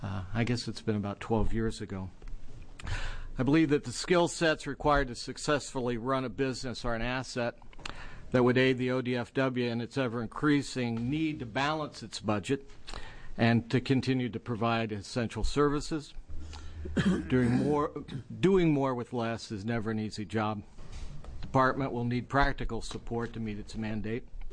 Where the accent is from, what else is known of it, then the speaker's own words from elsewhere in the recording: Astoria, Oregon, United States; I'm from Astoria, Oregon. As a lifelong fisherman and hunter, you know, I really feel blessed to live in Oregon.